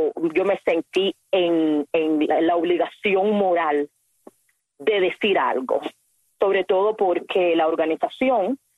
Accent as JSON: {"language": "Spanish", "country": "Cuba", "moved": "yes", "said": "Cuando yo salí de Cuba, en el 2009, al momento que yo estuve en libertad"}